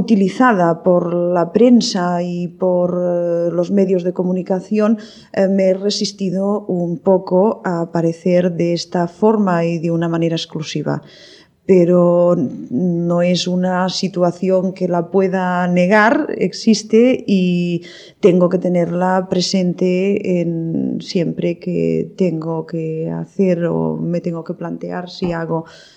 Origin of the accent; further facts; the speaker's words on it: Barcelona, Catalonia, Spain; born there; Mi hermana y yo, que somos las dos pequeñas, nacimos ya en Barcelona.